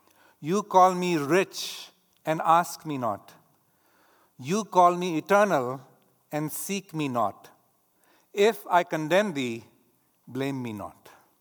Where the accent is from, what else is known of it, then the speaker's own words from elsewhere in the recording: India; growing up in India, that stench is still in my nostrils.